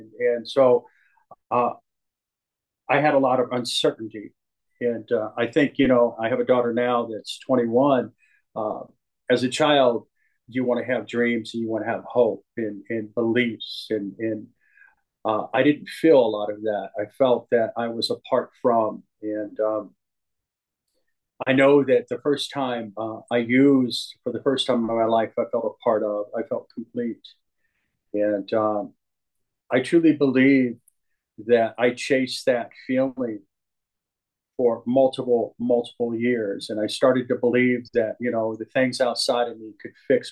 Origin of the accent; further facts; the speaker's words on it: Oakland, California, United States; I grew up on welfare in Oakland, California, and with a single mother. My parents had divorced, and we got in her little Volkswagen and cruised across the country to Oakland and San Francisco.